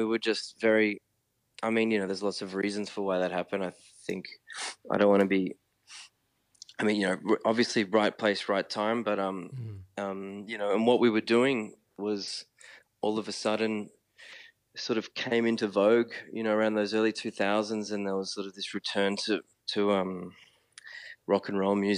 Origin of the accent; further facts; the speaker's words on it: Australia; being Australian is still quite a foreign thing for me